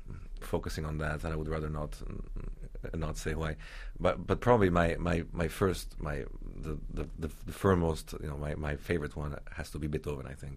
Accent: Italy; first language German; English is a second language; Actually, my first language was German, believe it or not.

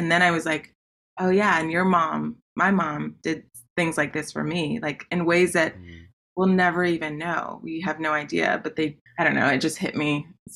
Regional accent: Miami, Florida, United States; So I'm originally from Florida, Miami, Florida.

